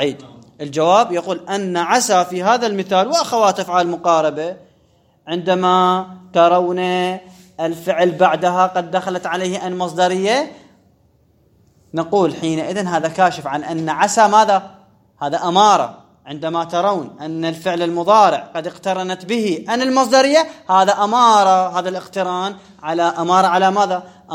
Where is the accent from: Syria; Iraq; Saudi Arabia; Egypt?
Iraq; Basra, Basra Governorate; مو لي أنا من البصرة، لا لا بس هو واقعا هو الصحيح